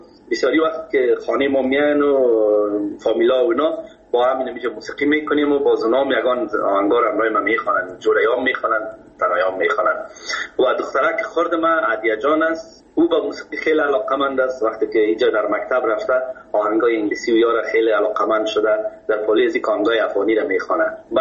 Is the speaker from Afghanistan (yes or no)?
yes; Kabul, Afghanistan; در فامیل که ما بزرگ شدیم، ما از مردم خود کابل هستیم، از شهر کنه کابل.